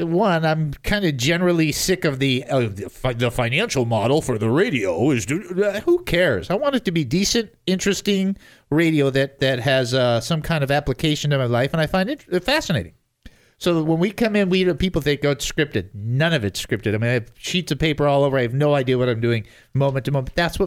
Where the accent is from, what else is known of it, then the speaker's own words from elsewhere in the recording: Michigan, United States; And since I'm from Michigan, that's just something you do.